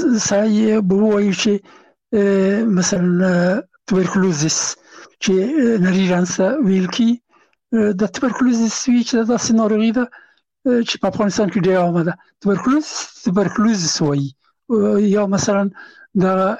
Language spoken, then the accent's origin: Pashto; Afghanistan; یو افغان هغه هغه زه نه پېژندلم چې زه هم افغان یم او ما ته یې نه پېژندو چې افغان یم